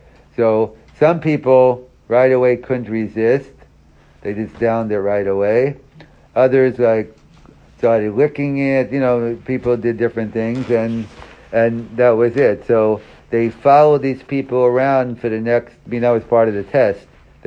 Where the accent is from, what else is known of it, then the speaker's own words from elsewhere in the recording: New York, United States; I'm from New York, so a big Jewish area.